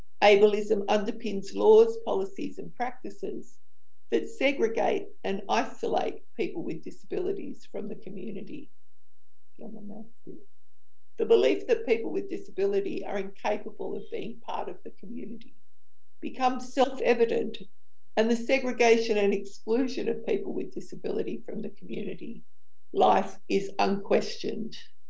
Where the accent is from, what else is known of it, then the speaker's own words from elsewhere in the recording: Australia; from Australia, the land of the Dreamtime.